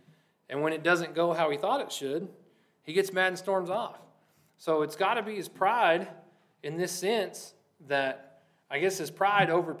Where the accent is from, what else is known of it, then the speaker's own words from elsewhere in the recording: Lockney, Texas, United States; American pride, Texas pride, and growing up in Lockney, we had Longhorn pride.